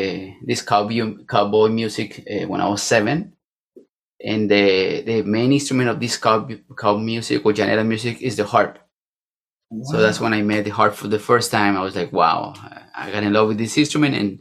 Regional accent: Bogota, Bogotá Capital District, Colombia; Okay, I'm from Colombia, Bogota. I play the harp since I was 13. I'm 43 years old

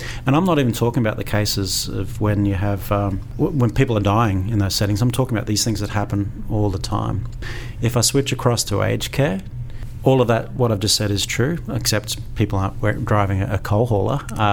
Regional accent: Queensland, Australia; So I'm a Queenslander. So I care a lot about Queensland, and I like living here.

